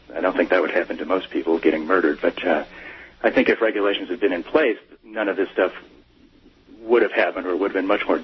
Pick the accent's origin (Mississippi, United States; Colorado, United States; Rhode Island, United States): Colorado, United States; Denver; and we moved to Denver, and that's where I grew up.